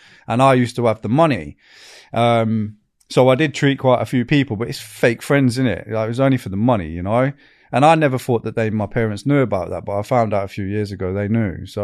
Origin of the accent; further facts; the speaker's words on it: Northern England, United Kingdom; accent: Northern; like a Yorkshire accent and I've got a Northern accent. Don't mix. So I was getting terrorized for my accent.